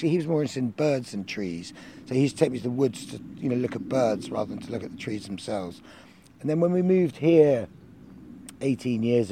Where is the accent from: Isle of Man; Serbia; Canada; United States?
Isle of Man; I grew up in the Isle of Man, which is actually relatively, has relatively poor treescape.